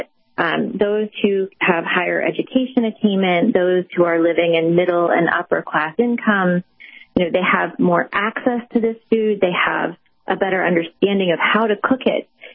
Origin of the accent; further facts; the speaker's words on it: Kansas, United States; now in Washington, D.C., United States; where I grew up in Kansas, so where I live now in Washington, D.C., and family all over the country